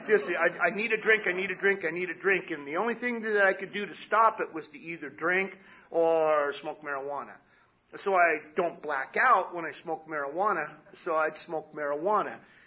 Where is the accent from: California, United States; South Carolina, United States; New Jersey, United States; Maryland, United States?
California, United States; Palm Springs; I grew up in Palm Springs.